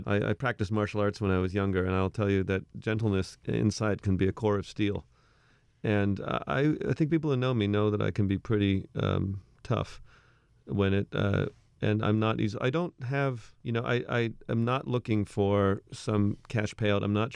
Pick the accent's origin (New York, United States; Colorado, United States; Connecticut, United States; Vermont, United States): New York, United States; New York City; You know, I am from New York City.